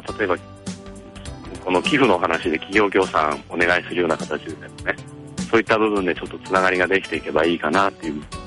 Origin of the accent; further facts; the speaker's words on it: Miyagi, Japan; 僕もお話した通り宮城からこっちに来てるじゃないですか、